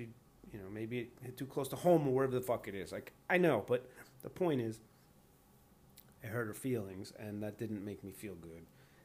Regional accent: Ireland; I'm Irish.

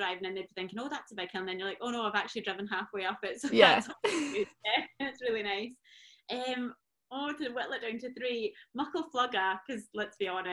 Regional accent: Shetland, Scotland, United Kingdom; I'm glad I'm from Shetland. Wouldn't want to have been born anywhere else in the world. And I was born in Shetland

